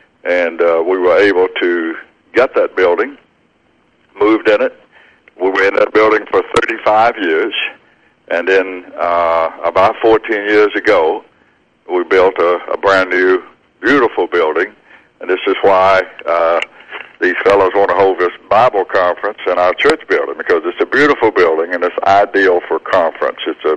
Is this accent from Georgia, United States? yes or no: yes; Georgia, United States; Well, I'm from Southwest Georgia, as you'll probably be able to detect.